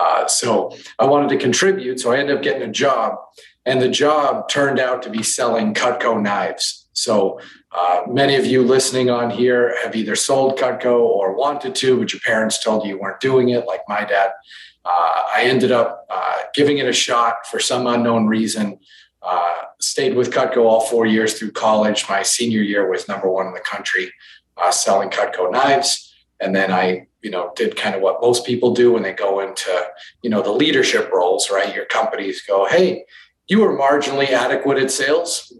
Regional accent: Boston, Massachusetts, United States; growing up in Boston in the Northeast, right, one state away from you, I didn't speak.

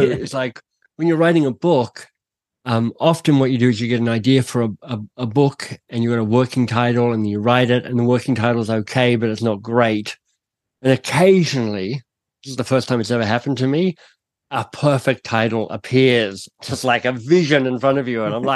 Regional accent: Australia; now in Toronto, Canada; I'm Australian and via assorted routes moved to Toronto 21 years ago.

